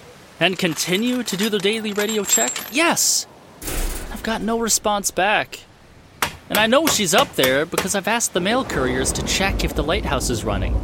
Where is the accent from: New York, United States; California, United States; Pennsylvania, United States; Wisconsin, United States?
California, United States; moved away as an adult; You know we're from Central California, right?